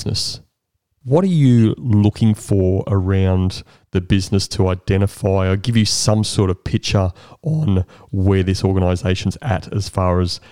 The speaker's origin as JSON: {"language": "English", "town": "Brisbane", "region": "Queensland", "country": "Australia", "tie": "born or raised there", "said": "because I grew up in Brisbane, as you know"}